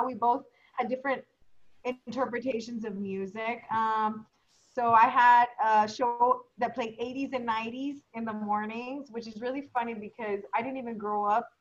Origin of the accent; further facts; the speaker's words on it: United States; Yes, I'm from Stark County.